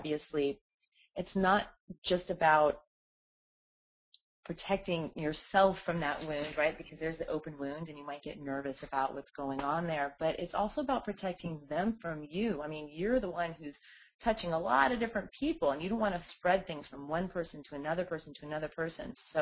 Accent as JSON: {"language": "English", "region": "Appalachia", "country": "United States", "said": "I mean, we're all from Appalachia. We're using all these same herbs."}